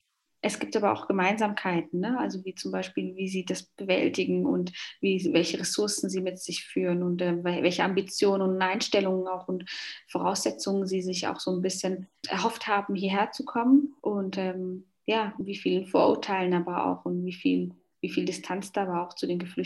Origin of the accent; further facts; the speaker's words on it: Somalia; Und in Somalia, letztes Jahr, glaube ich noch, war das Land am Horn Afrika, was ja auch mein Heimatland ist, ein bisschen verschont geblieben.